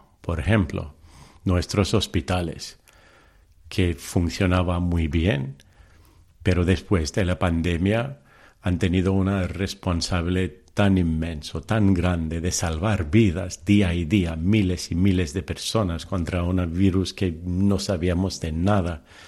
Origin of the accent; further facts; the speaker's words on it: Anantapur, Andhra Pradesh, India; first language Telugu; Spanish is a second language; Esto fue mi decisión y fue algo muy natural porque soy de Anantapur, allí. Yo creo en mi pueblo, en mi gente.